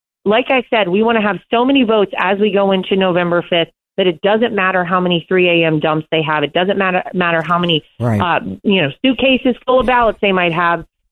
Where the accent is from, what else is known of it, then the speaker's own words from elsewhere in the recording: North Carolina, United States; my father-in-law tasked me single-handedly with winning him my home state of North Carolina.